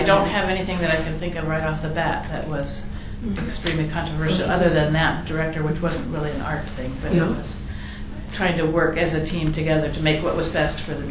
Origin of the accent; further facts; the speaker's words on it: Portland, Oregon, United States; also born or lived in Alaska; I grew up in the Portland, Milwaukee area, and. We used to go to the beach, and my fondest dream in my life was to live at the beach and live on the Oregon coast.